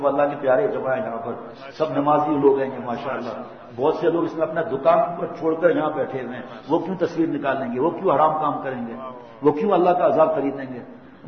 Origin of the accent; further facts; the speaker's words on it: Karachi, Sindh, Pakistan; born there; میں اگرچہ میری پیدائش کراچی کی ہے، لیکن ہم گاؤں جاتے تھے